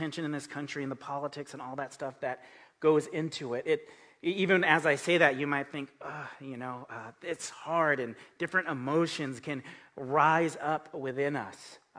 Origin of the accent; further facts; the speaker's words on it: Los Angeles, California, United States; I was raised in Los Angeles, and with that, I am a Mexican-American, and I noticed that there was tensions there when it comes to racial issues, racism, prejudice in LA.